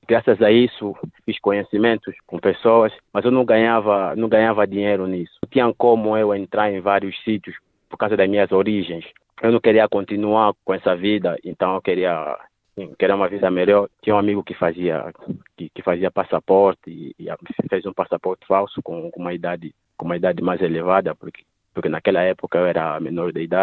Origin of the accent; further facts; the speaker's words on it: Angola; also born or lived in Democratic Republic of the Congo; nasci no 23 de fevereiro em 2001, na República Democrática do Congo, mas passei toda a minha vida em Angola. Venho de uma família pobre, cresci na casa da minha avó com toda a família